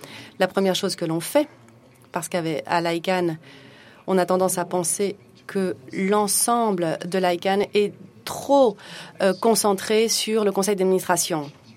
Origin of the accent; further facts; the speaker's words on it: France; je suis français